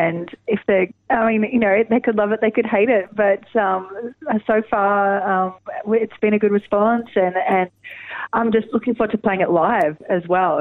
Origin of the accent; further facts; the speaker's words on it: Melbourne, Victoria, Australia; I mean, we're from Melbourne, so, you know, we didn't get out much last year.